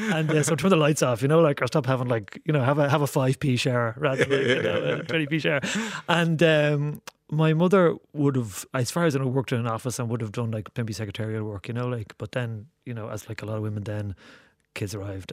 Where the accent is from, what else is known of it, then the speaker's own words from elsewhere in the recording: Dublin, Leinster, Ireland; And I grew up in Santry